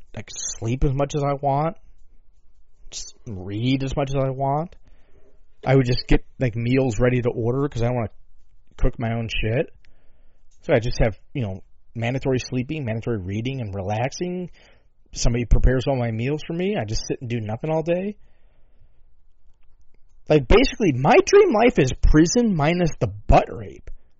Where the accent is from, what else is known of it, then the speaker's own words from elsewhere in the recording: Chicago, Illinois, United States; Again, like I say, I'm from Chicago here.